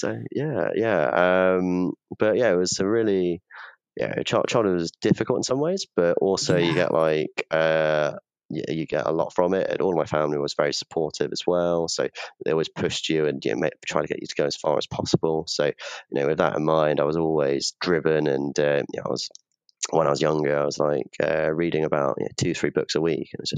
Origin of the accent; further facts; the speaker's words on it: Iver, South East England, United Kingdom; also born or lived in Uxbridge; So I grew up around just outside of Slough in a village called Iver.